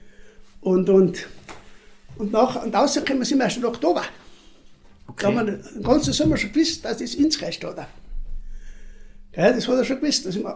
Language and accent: German; Welschnofen, Trentino-Alto Adige, Italy; Nein, ich bin gebürtiger Welschlofener.